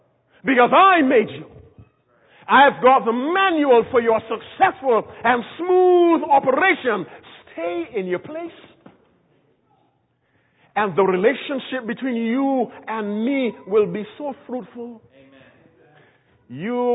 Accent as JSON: {"language": "English", "country": "Barbados", "tie": "born or raised there", "said": "When I was growing up in the Barbados in the West Indies, we had an expression."}